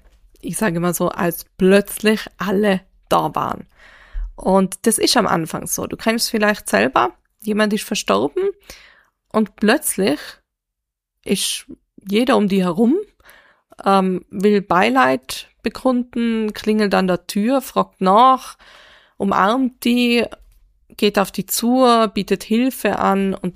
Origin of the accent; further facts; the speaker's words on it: Reutte, Tyrol, Austria; auch von eben Menschen in Reutte, in meinem Heimatort, die sie kannten, die mich kannten, so